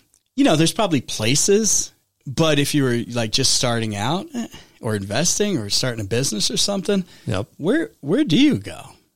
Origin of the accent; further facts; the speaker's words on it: Arizona, United States; I'm from Arizona.